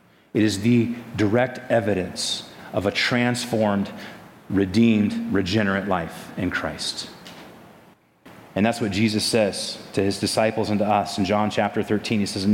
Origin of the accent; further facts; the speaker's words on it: California, United States; The fact that you can embrace me as a Californian shows that you love me, that God is at work.